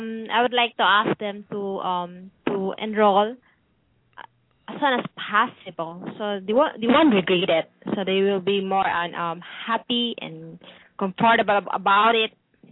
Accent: Cagayan de Oro, Northern Mindanao, Philippines; English is a second language; Cagayan de Oro. From Mindanao.

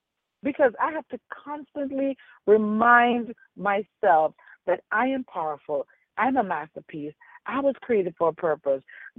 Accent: Jamaica; I am from Jamaica, West Indies. I love my country. I love where I'm coming from.

